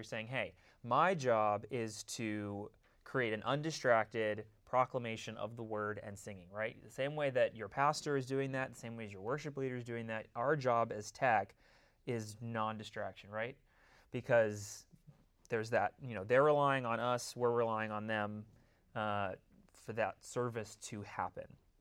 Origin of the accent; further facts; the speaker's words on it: Los Angeles, California, United States; I'm from Los Angeles. I live there with my wife, who is here also.